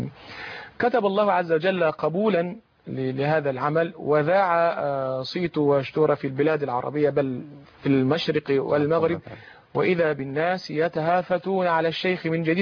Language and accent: Arabic; Samanoud, Gharbia, Egypt; بلدتي التي ولد فيها وعاش فيها يعني شطرا كبيرا من حياتي